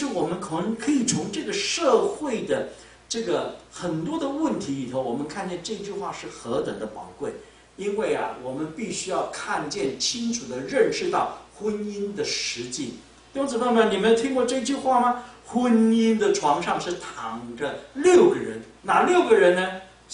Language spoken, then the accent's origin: Chinese; Taiwan; 我们呢从台湾来的